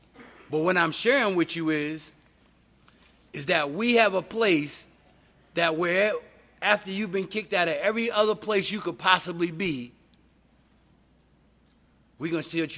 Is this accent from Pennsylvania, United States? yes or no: no; New York City, New York, United States; I was born and raised in Harlem.